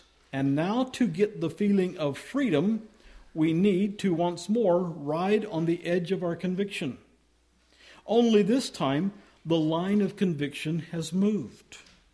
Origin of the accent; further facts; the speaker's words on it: Georgia, United States; also born or lived in Belize / Virginia Beach; I grew up in Georgia in a single church setting. And I moved to Belize and then to Virginia Beach.